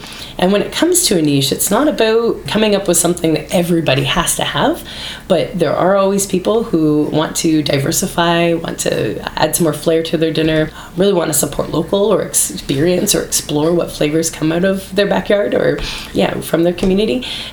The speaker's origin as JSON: {"language": "English", "region": "Ontario", "country": "Canada", "tie": "born or raised there", "said": "I grew up in Ontario. It was the berry belt of Ontario is the area that I grew up in."}